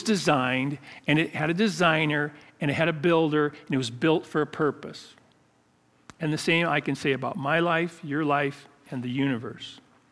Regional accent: Downey, California, United States; born there; But is it true that I was born in Downey, California? Yes.

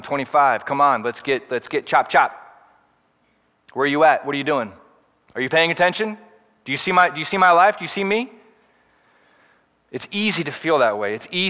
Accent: Portland, United States; maybe it's being a millennial, maybe it's being born and raised in Portland, I'm not sure

